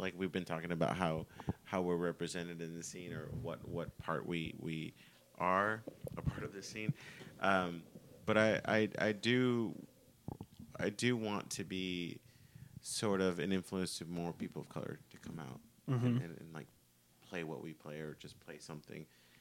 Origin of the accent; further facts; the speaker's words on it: Salem, Oregon, United States; And I came from Salem, and I'm like